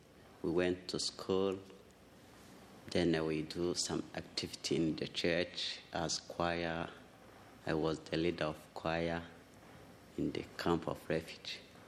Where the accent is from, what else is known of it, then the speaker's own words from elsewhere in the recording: DR Congo; I'm from Congo. I born in a family of Christian, but my father was pagan.